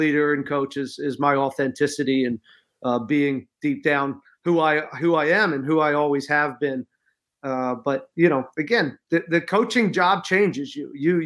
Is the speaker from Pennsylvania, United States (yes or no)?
yes; Pennsylvania, United States; I'm a big fan of Jimmy, and I'm from Pennsylvania, so